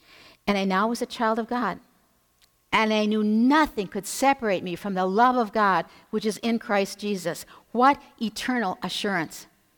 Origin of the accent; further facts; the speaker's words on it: Aurora, Minnesota, United States; 6 miles from my hometown of Aurora, Minnesota, on the Iron Range of Minnesota.